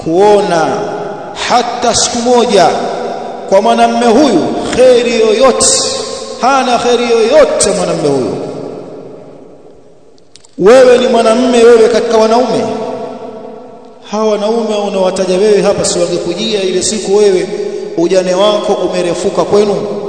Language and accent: Swahili; Tanga, Tanga Region, Tanzania; Kule kwetu Tanga kwenye harusi, kina mama wakiimbaimba wanamtaja bwana harusi kwenye nyimbo